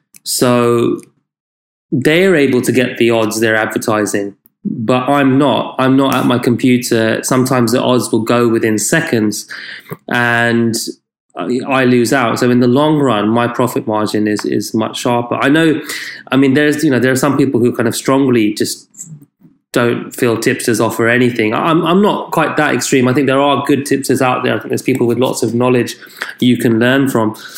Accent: United Kingdom; like I am as a British national, I mean, I was lucky I had, you know, lots of accounts before I came over. I have a UK address.

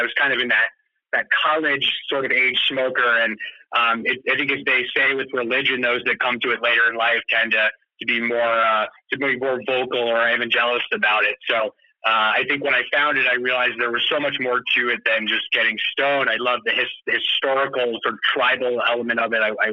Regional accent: Connecticut, United States; Sure. Yeah, so I grew up in Connecticut

